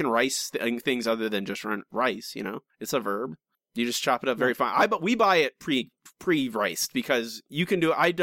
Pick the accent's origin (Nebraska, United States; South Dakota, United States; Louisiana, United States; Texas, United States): Louisiana, United States; A person from France is not the same as if I'm from Louisiana.